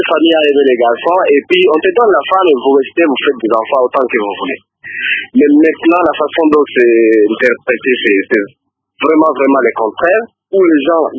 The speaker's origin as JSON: {"language": "French", "town": "Shabunda", "region": "South Kivu", "country": "DR Congo", "said": "je suis de Chabunda."}